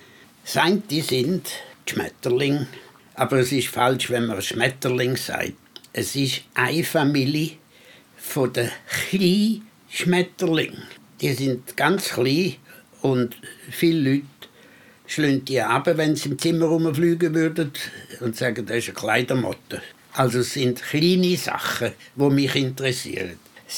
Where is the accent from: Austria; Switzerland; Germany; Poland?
Switzerland; Wald, Zurich; Ich bin im Wald aufgewachsen, alle Schulen habe ich dort gemacht.